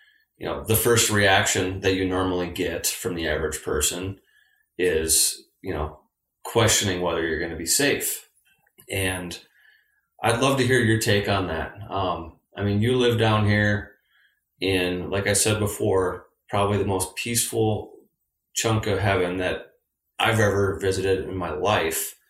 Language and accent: English; United States; I mean, I feel like as an American, a lot of times folks generalize Mexico as if it's like a city, you know?